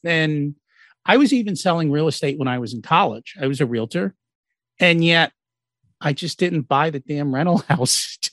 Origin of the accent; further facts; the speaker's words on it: New York, United States; I grew up outside of New York City, and I would go into New York City and buy stuff wholesale and come back and mark it up 100% and sell it to all my my school friends.